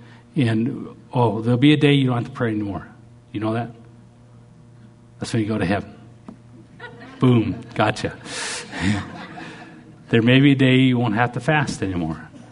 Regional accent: Canada; I never even played basketball. I'm from Canada.

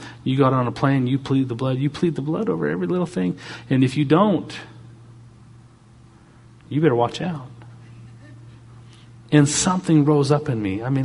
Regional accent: Canada; Now, being a Canadian boy, if you talk anything beach, Florida, anything in the south of Alaska is exotic.

